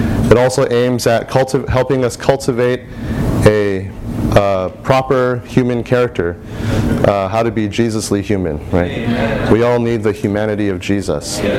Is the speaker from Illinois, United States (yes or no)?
yes; Champaign, Illinois, United States; I'm from Champaign, Illinois